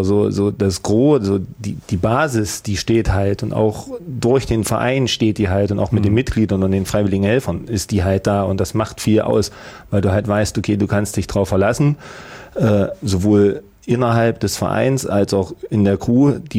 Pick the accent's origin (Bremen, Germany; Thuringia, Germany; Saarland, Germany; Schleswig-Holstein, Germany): Thuringia, Germany; Bad Frankenhausen; aus meiner Heimatstadt, aus Bad Frankenhausen mit dazugekommen sind